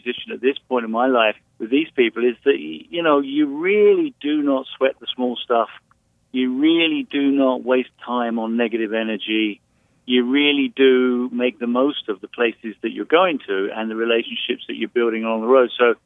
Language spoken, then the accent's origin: English; United Kingdom; now in United States; I'm British, but I live in the States. I live on the East Coast.